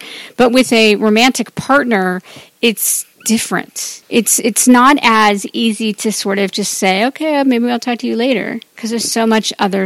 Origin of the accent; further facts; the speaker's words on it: Ohio, United States; we just had one in my home state, which is Ohio.